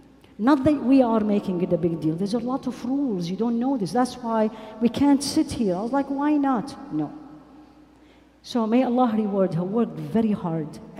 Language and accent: English; Midwest, United States; now in California, United States; When I moved to California, especially Southern California, I came from the Midwest, 20 years there.